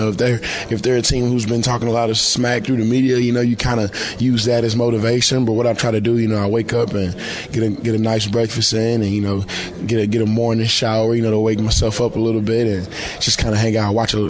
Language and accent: English; Jasper, Texas, United States; It's in southeast Texas, about 2 hours northeast of Houston, which is about 15, 20 minutes from the border of Louisiana.